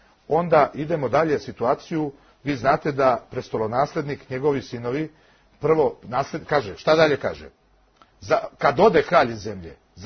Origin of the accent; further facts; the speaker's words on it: Serbia; Ja se klanjam toj žrtvi kao Srbin iz Srbije.